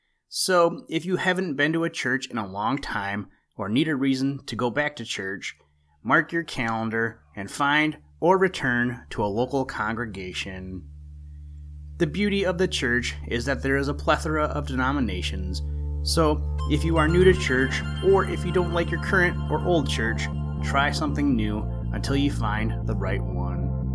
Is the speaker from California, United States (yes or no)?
no; Michigan, United States; from the great state of Michigan. I'm sure I'm not the only one, but I do like to meet people from my home state, my hometown, my home school, or my home whatever.